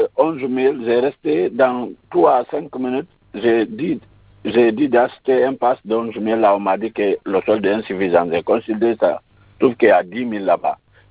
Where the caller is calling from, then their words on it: Simbaya, Conakry, Guinea; je suis appelé de Simbaya.